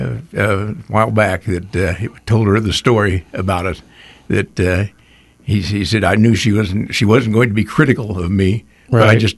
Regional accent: Frankfort, Indiana, United States; We love Frankfort. I'm originally from Frankfort

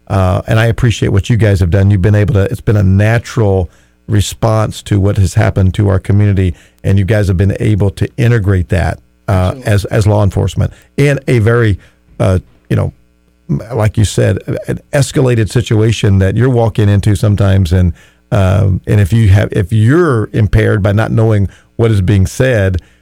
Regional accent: the South, United States; And it wasn't easy, but I grew up in the South

